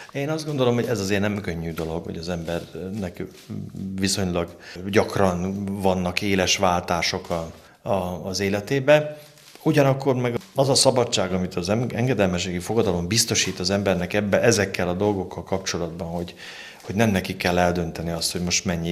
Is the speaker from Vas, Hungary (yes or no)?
no; Eperjes, Csongrád-Csanád, Hungary; Én Csongrád megyei vagyok, egész pontosan Eperjesi.